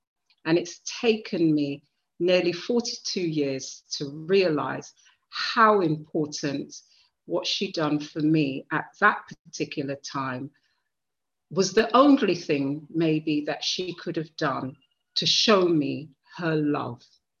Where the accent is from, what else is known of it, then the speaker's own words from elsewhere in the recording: Stoke Newington, London, United Kingdom; I grew up in Stoke Newington Church, for the young people who may not be aware. I grew up in Stoke Newington